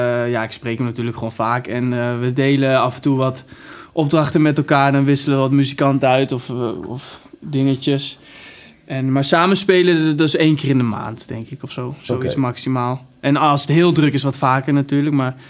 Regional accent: Leusden, Utrecht, Netherlands; In Leusden gewoon, waar ik vandaan kom.

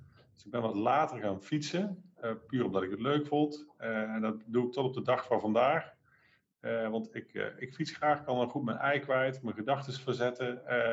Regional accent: Heythuysen, Limburg, Netherlands; Ik ben opgegroeid in Limburg, in Heidhuizen, vlakbij Halen.

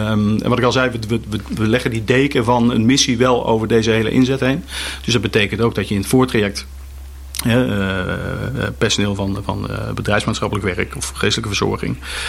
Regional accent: Netherlands; En zo zijn wij Nederlanders ook.

